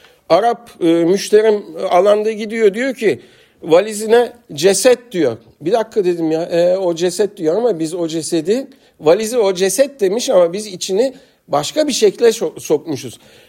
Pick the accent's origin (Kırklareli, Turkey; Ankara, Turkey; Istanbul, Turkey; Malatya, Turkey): Istanbul, Turkey; Fatih; born there; Ben Fatih doğumluyum. Anam Üsküp doğumludur.